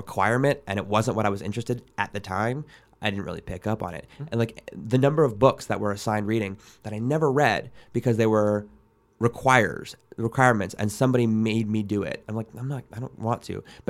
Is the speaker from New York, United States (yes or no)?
yes; New York, United States; Like growing up outside of New York, and my dad worked in the city, commuted a lot, very bridge and tunnel.